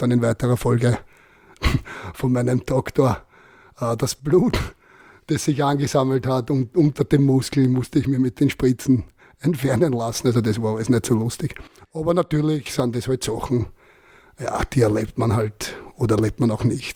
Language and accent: German; Vienna, Austria; Sind wir dann umgezogen vom 12. Bezirk in den 3.